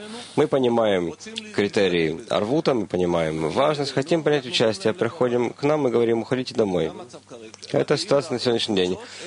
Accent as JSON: {"language": "Russian", "town": "Beersheba", "region": "Southern District", "country": "Israel", "said": "Я из Бершевы."}